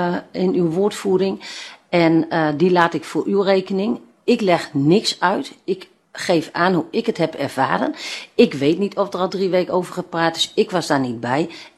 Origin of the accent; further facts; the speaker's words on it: Groningen, Netherlands; het risico wat wij als Groningers lopen